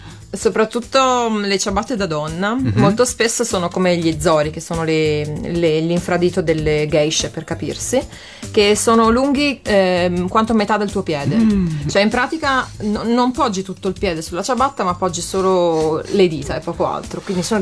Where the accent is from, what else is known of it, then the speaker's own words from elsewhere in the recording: Friuli-Venezia Giulia, Italy; io sono friulana d'origine, quindi del paesello sperduto della provincia friulana da dove vengo